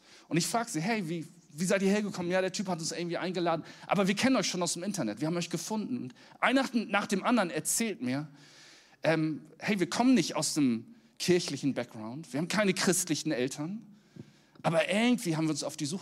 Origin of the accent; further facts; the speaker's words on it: Flensburg, Schleswig-Holstein, Germany; Ich komme ja aus Flensburg. Das ist absolute Provinz. Absolut maximale Provinz.